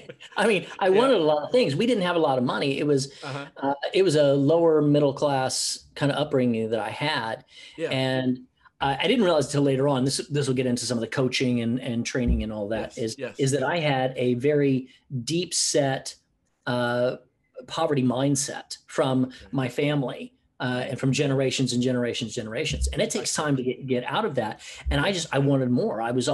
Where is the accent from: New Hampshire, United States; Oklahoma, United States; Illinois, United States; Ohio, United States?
Oklahoma, United States; also born or lived in Houston, United States; my childhood was kind of like most people's. I grew up in Oklahoma and Houston.